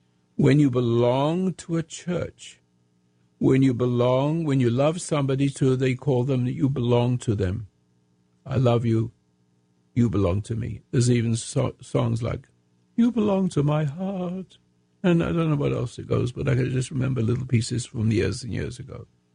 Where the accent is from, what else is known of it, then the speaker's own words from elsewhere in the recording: United States; Yes, I am an American, but I don't belong to my country.